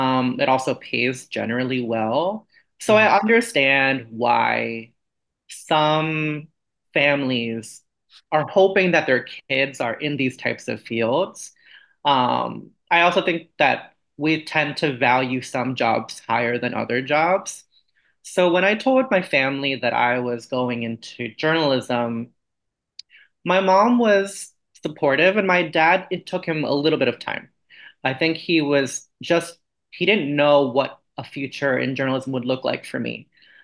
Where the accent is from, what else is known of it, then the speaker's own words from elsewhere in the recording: United States; being Asian American has absolutely impacted what choices I've made in my career